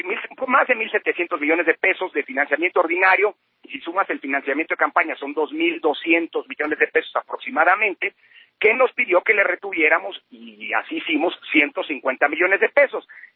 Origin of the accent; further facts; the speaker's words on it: Mexico; elegimos como mexicanas y mexicanos a un presidente para cumplir un mandato de 6 años.